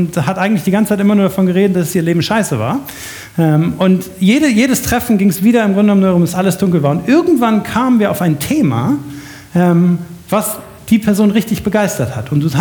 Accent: Leipzig, Saxony, Germany; für uns als Leipziger des 21. Jahrhunderts oft sehr kritisch gesehen wird

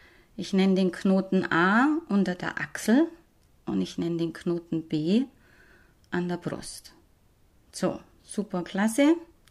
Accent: Bavaria, Germany; accent: Bavarian; Das ist auch der Grund, warum ich zum Beispiel in meinem Dialekt schwätze. Ich komme aus Bayern und ich fühle mich wohl, wenn ich bayerisch reden kann.

